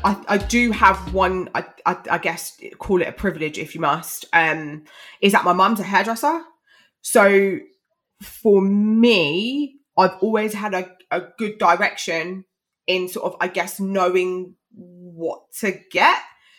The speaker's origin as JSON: {"language": "English", "country": "Jamaica", "said": "I mean, I'm Jamaican."}